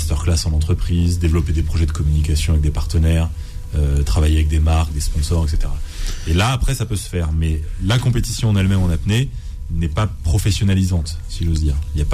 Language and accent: French; Nice, Provence-Alpes-Côte d'Azur, France